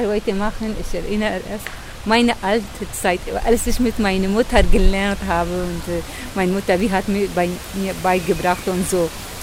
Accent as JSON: {"language": "German", "country": "Syria", "second_language": "German", "moved": "yes", "lives_now": "Berlin, Germany", "said": "Ja, ist ganz anders. Alles. Nicht nur die, zum Beispiel, auch Zutaten, auch alle. In unserer Heimat hat anderer Geschmack."}